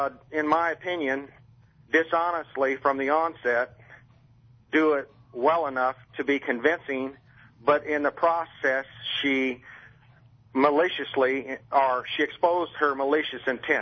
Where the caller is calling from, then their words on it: Sarasota, Florida, United States; Sarasota.